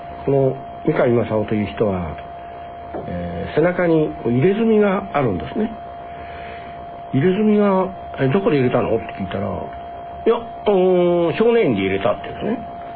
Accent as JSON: {"language": "Japanese", "region": "Fukuoka", "country": "Japan", "said": "僕も福岡の出身だから"}